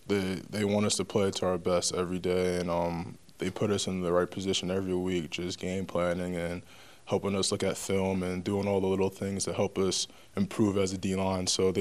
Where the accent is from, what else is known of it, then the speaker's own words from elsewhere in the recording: Long Island, New York, United States; I grew up in Long Island, New York.